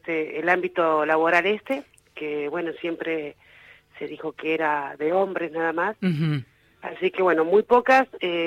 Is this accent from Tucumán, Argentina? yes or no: no; Puerto Madryn, Chubut, Argentina; also born or lived in Trelew; now in Mar del Plata, Argentina; Yo soy nacida en Trelew, me crié en Puerto Madryn. Uh-huh. Y en este momento resido en Mar del Plata por temas laborales.